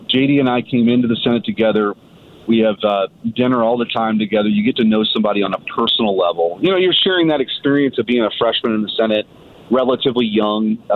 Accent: Bridgeton, United States; I grew up in Bridgeton in a working class family, in a working class neighborhood.

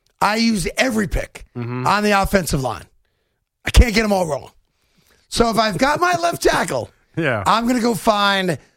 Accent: New York, United States; because it's painful as a New Yorker to watch Philadelphia do anything good.

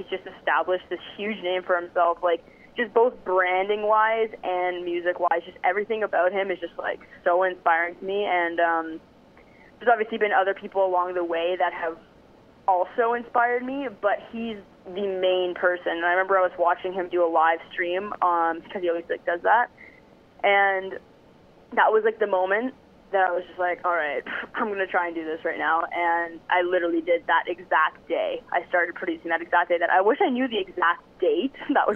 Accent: Niagara Falls, Ontario, Canada; Right now, I'm just actually chilling in my hometown, Niagara Falls, and I'm just played a couple of shows in Toronto this weekend

